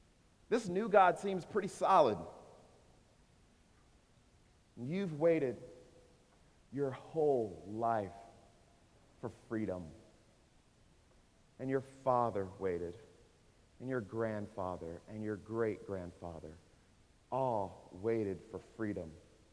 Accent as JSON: {"language": "English", "region": "the South", "country": "United States", "tie": "born or raised there", "said": "Because growing up in America, particularly growing up in the South, when history got to me, we studied all sorts of other nations and cultures"}